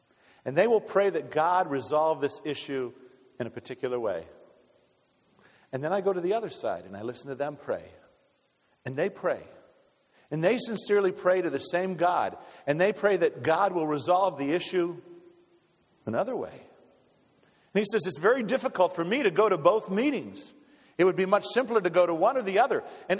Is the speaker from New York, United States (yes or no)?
no; Minnesota, United States; And so, I was born and reared in Minnesota, and I went saw Harmon Killebrew played when I was a small boy up at the metro area there.